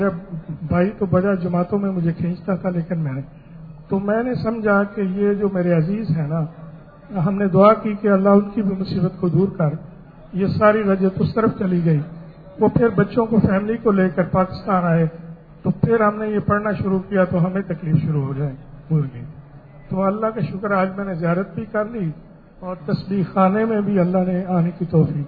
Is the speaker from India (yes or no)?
no; Canada; میرا تعلق کینیڈا سے ہے